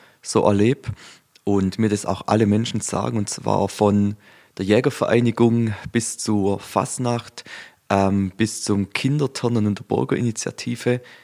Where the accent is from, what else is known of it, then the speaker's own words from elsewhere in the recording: Ehingen, Baden-Württemberg, Germany; Jetzt bin ich ja ein Kind des ländlichen Raums. Donaukreis, wo ich herkomme, Ehingen.